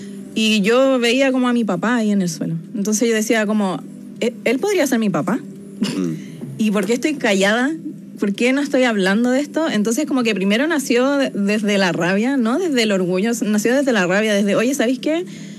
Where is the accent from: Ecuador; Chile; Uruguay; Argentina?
Chile; Y yo crecí siendo afrochilena en Chile.